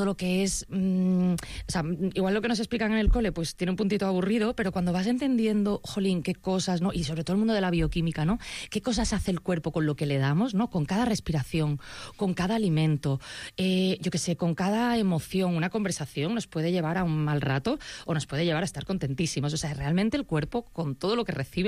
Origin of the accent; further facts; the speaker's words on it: Málaga, Andalusia, Spain; now in Barcelona, Spain; yo que además no soy nacida aquí porque yo soy malagueña